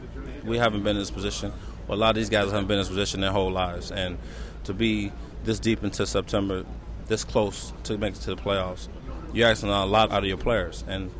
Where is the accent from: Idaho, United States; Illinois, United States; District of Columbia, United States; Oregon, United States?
Illinois, United States; Chicago; I'm going home to my hometown. You know, people will be there. The city of Chicago will shut down for a couple days.